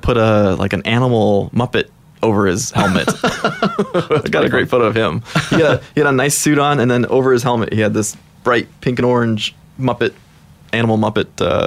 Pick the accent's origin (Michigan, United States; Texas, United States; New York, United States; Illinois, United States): Illinois, United States; Chicago; now in Portland, United States; I moved to Portland about 10, 11 years ago and was just looking for, I came from Chicago, which wasn't really a great place to ride around or ride with groups.